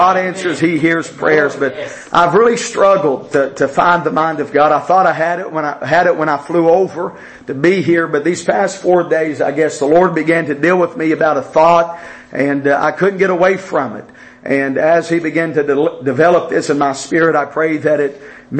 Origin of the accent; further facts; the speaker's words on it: Ola, Arkansas, United States; Grew up in a very small town. The name of the town was Ola, Arkansas. I mean, definitely don't know where Ola's at.